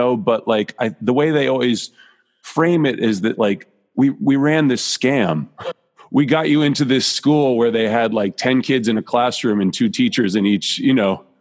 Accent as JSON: {"language": "English", "region": "New Jersey", "country": "United States", "tie": "born or raised there", "said": "I grew up in New Jersey."}